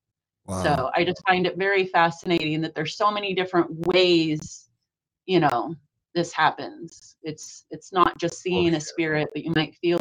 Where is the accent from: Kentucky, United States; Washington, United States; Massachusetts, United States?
Washington, United States; I came from Washington with a lot of rain and a lot of fog.